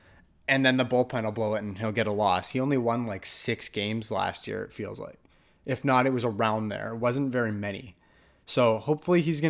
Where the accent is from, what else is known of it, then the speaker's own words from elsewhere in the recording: Canada; And as a Canadian, I do watch a lot of Blue Jays games whenever I can.